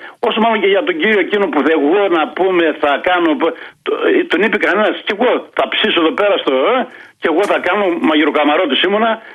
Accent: Poros, Attica, Greece; εμείς οι ναυτικοί, επειδή ήμουν από το Πόρος, έκανα ταξίδια μακρινά

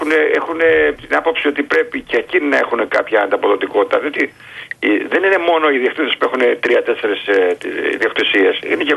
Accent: Chania, Crete, Greece; Εγώ είμαι Χανιώτης

